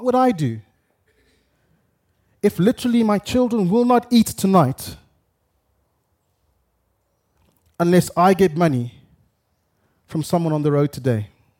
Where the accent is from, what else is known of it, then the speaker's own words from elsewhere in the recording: Zimbabwe; I grew up in Zimbabwe